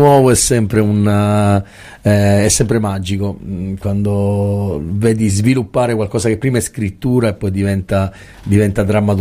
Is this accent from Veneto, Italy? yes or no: no; Messina, Sicily, Italy; also born or lived in Milan; Non è stato facile per me lasciare Milano e tornare a Messina, però mi mancava anche la mia terra che comunque, come dire, noi siamo come delle arance siciliane rosse